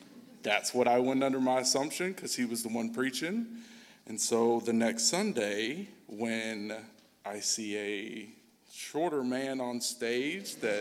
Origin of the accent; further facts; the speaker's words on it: Tennessee, United States; moved away as an adult; I'm originally from Tennessee. I lived there majority of my life until early 20s, went to Lipscomb for 2 years, got a concussion, decided maybe college isn't for me, moved up here